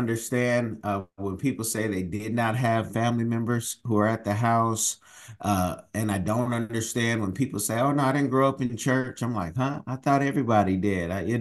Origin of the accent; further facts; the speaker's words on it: California, United States; I'm from Cali. I grew up with everybody, but there's like real communities.